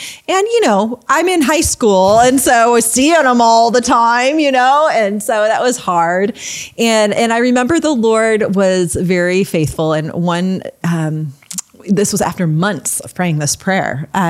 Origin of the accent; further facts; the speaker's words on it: Michigan, United States; Yeah, well, I'm a Midwest girl. I grew up in Michigan and I grew up on a small little inland lake called Higgins Lake. So I'm a water girl through and through.